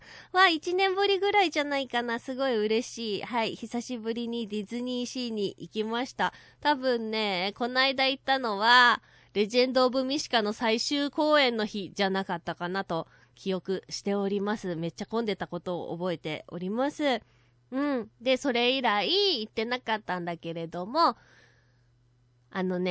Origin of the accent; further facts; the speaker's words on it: Fukuoka, Japan; 博多のうどんってね割とね柔らかいから、博多っ子な